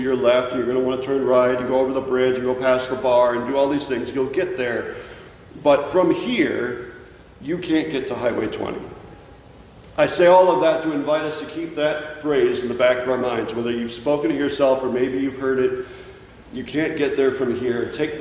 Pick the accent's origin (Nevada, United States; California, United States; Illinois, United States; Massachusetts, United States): Illinois, United States; I grew up in Northwest Illinois outside of Galena, so there's awesome driving up there, in my humble opinion.